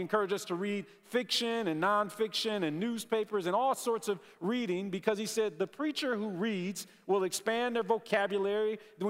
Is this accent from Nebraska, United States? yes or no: no; Detroit, Michigan, United States; instead of watching my hometown Detroit Lions lose another football game